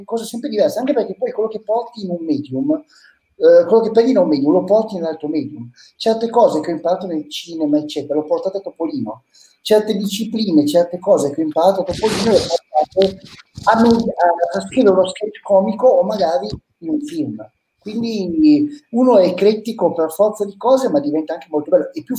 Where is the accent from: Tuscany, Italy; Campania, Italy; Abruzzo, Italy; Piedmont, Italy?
Piedmont, Italy; now in Milan, Italy; a Milano, dove vivo, ma anche a Busto Arsizio e a Torino, perché, come avete notato dalla mia dizione, dal mio accento, sono piemontese, sono della Valle di Susa.